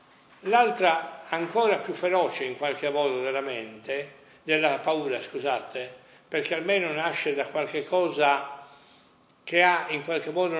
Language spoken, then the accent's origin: Italian; Sassari, Sardinia, Italy; born there; la mia famiglia non è sarda, però io sono nato a Sassari, e mi ritengo sardo.